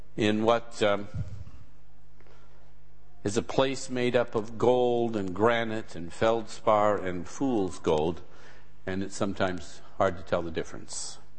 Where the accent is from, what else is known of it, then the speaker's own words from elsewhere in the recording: Deadwood, South Dakota, United States; born there; I was born in Deadwood, South Dakota. Any of you have even heard of it?